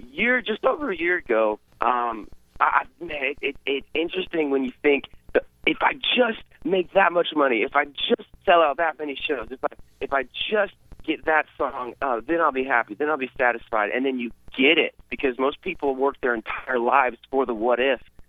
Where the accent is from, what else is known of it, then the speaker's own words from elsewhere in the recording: Colorado, United States; born there; I was born in Colorado. I got a place in Colorado, and I spend about half the time there and half the time in L.A.